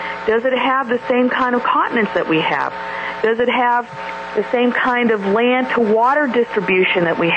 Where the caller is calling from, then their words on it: Columbus, United States; Hi, Kevin. … from Columbus.